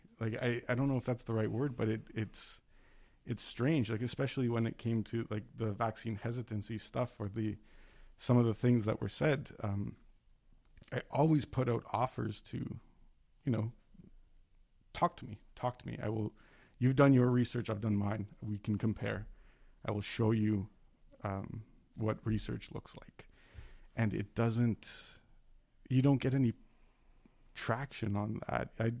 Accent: Toronto, Ontario, Canada; moved away; Because where I grew up in Toronto was very much... Everybody was kind of in the same boat

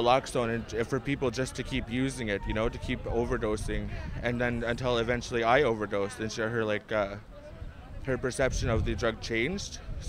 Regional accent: Nova Scotia, Canada; I come from Picmobert First Nation.

